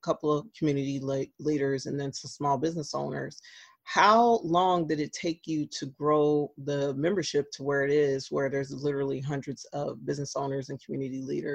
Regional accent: Long Beach, California, United States; Well, that was smart because I hail from Long Beach.

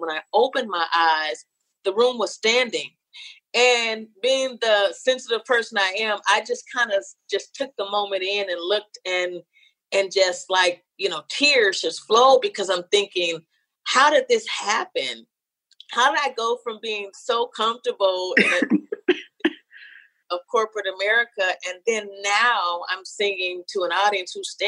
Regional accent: Gary, Indiana, United States; is from my hometown, Gary, Indiana. So I got to go with my hometown crew

